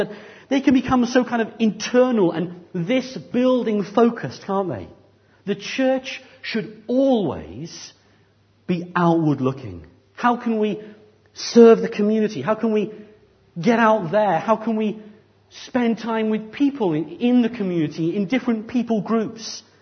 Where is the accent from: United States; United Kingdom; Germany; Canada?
United Kingdom; Abergavenny, Wales; I remember I grew up in Abergavenny, a small town about 30 miles or so from here.